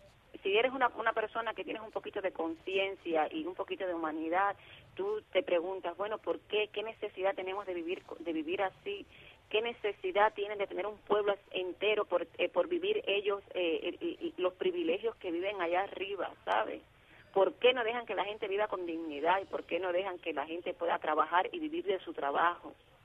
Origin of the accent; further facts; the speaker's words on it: Cuba; soy cubana española